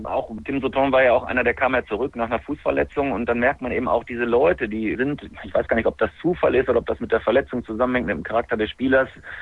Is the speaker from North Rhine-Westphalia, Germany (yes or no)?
yes; Lemgo, North Rhine-Westphalia, Germany; born there; ich bin ja gebürtiger Lemgo